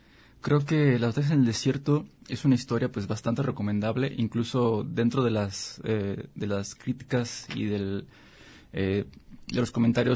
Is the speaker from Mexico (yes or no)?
yes; Mexico; más como mexicanos, que es un autor pues nacional